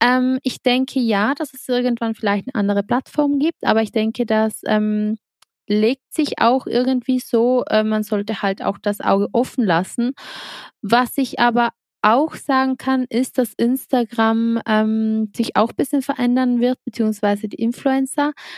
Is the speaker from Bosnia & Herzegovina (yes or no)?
no; Trentino-Alto Adige, Italy; Also tatsächlich verfolgt man natürlich als Südtirolerin nicht Miss Germany.